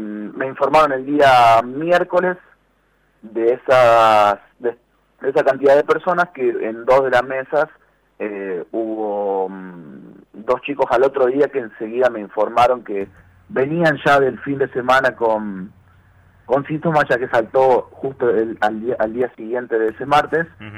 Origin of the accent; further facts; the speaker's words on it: Brinkmann, Córdoba, Argentina; somos ciudadanos de Brinkmann, vivimos en Brinkmann, nos criamos en Brinkmann